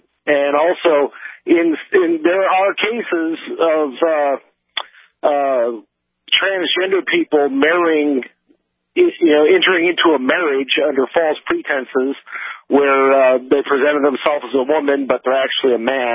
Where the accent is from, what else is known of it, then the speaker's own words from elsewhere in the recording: Chicago, Illinois, United States; because I grew up in Chicago and I lived there for 23 years